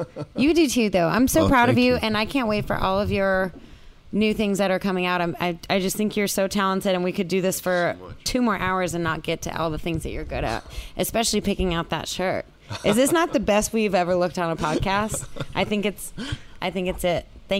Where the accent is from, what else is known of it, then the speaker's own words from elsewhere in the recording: New Mexico, United States; I'm from New Mexico, and the same kind, my music mm-hmm. lately has been all about where I'm from.